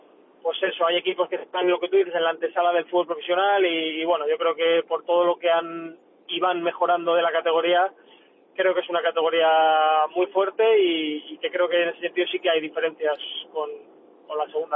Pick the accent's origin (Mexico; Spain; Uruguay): Spain; Alicante, Valencian Community; como alicantino y herculano